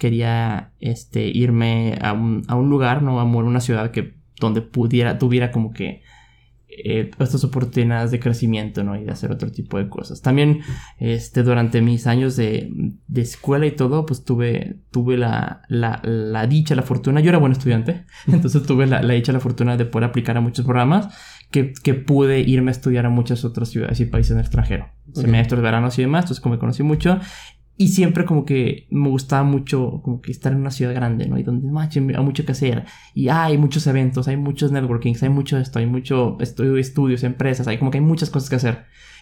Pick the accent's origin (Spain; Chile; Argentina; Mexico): Mexico; Tamaulipas; Yo soy ingeniero de Tamaulipas, Mataulipas, le decimos, ¿no? Y yo siempre, o sea, he querido como que ya salirme, o sea, como que mudarme de ahí y crecer, ¿no?